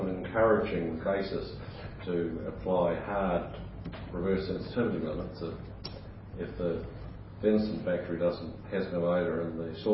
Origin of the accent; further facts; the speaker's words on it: Invercargill, Southland, New Zealand; I can remember growing up in Invercargill, standing at the front door and smelling lawnmill about 10 kilometres away.